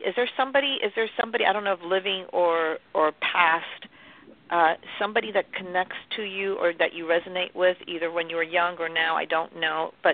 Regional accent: New York City, New York, United States; New York has been such a comfort. It's always been like a friend to me because it's my hometown.

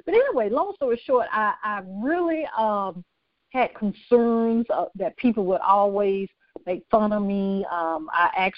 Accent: Birmingham, Alabama, United States; I am from Birmingham, Alabama. I grew up in poverty.

